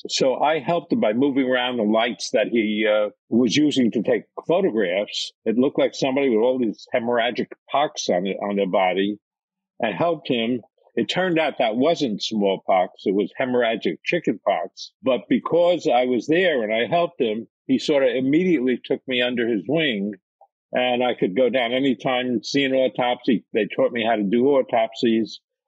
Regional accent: Bronx, New York, United States; And in those days, when I grew up in the Bronx, doctors made house calls.

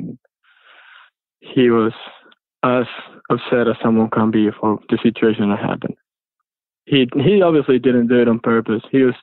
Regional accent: Argentina; English is a second language; now in United States; He's from my hometown as well. We're actually from the same golf club.

